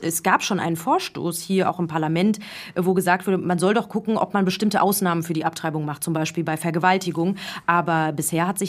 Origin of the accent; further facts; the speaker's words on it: Frankfurt, Hesse, Germany; now in Rabat, Morocco; als das vielleicht jetzt in meiner Heimatstadt Frankfurt ist.